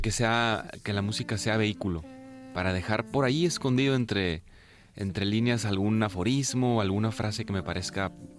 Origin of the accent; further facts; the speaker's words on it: Sonora, Mexico; Yo soy del norte de México, de Sonora.